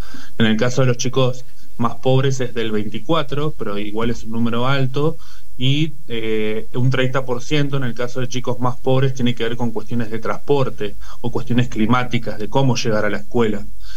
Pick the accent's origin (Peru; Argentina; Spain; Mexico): Argentina; Santa Fe; nosotros en Santa Fe, yo soy de Santa Fe, tenemos el boleto educativo gratuito